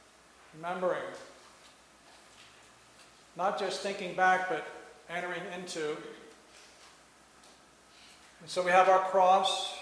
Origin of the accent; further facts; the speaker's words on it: New Jersey, United States; I grew up in New Jersey. Actually, we distinguish South Jersey from North Jersey. South Jersey really is just a suburb of Philadelphia.